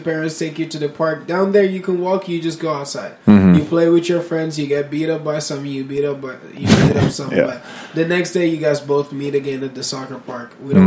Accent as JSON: {"language": "English", "country": "Gambia", "tie": "born or raised there", "also_born_or_lived": "Rhode Island", "moved": "yes", "lives_now": "Seattle, United States", "said": "So, when I was like a toddler, I got shipped back from Rhode Island to Gambia."}